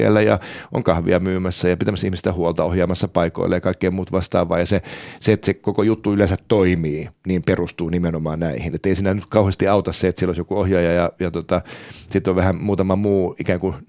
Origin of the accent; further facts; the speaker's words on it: Helsinki, Uusimaa, Finland; also born or lived in Porvoo; Lähtökohtahan on siis se, että mä olen siis Helsingistä ja mä olen Porvoon saaristosta. Mä olen siis meripoika.